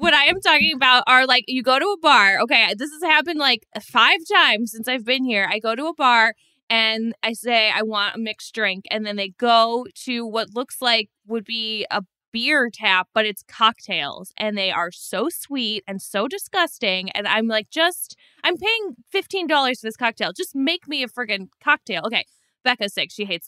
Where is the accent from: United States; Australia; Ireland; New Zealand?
United States; Illinois; Oh, me too. Okay, maybe it was in Illinois.